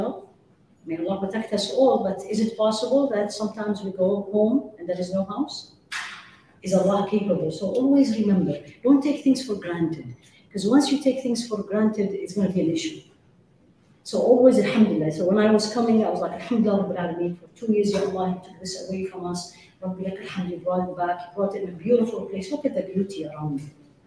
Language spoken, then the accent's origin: English; Midwest, United States; because I come from the Midwest, where the weather is hard, it's harsh.